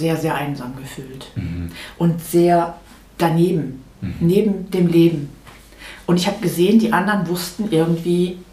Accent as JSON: {"language": "German", "region": "North Rhine-Westphalia", "country": "Germany", "tie": "born or raised there", "said": "Ich bin in Nordrhein-Westfalen groß geworden."}